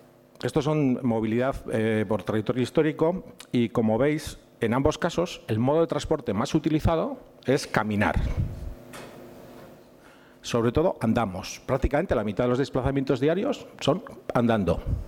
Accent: Eibar, Basque Country, Spain; yo soy de Eibar realmente, pero vengo todas las semanas a Donosti, unas veces por trabajo, otras por no

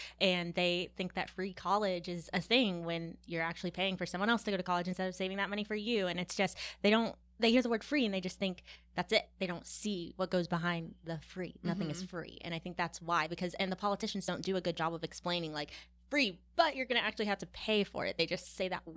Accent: Cary, North Carolina, United States; now in Apex, United States; I'm actually from Cary, but I live in Apex now. So I went to Cary High School.

